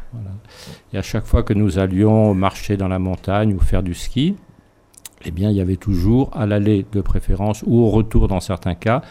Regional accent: Pau, Nouvelle-Aquitaine, France; born there; Je suis né à Pau, effectivement, 39 km de Lourdes.

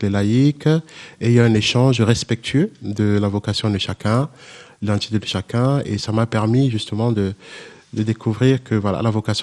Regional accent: Cameroon; now in France; originaire du Cameroun. Je suis arrivé dans le diocèse, comme dit Rose, en 2015. Mais avant, j'ai été ordonné au Cameroun en 2005

